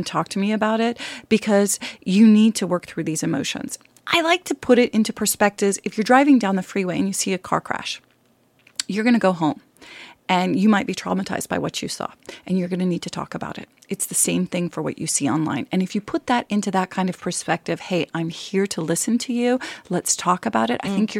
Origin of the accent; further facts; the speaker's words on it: Utah, United States; I was raised in Utah in a Mormon family, so religious.